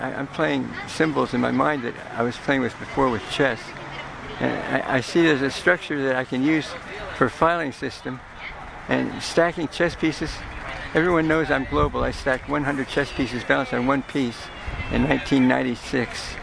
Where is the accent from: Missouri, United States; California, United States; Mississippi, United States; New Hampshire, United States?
California, United States; Watsonville; No, I grew up in Watsonville.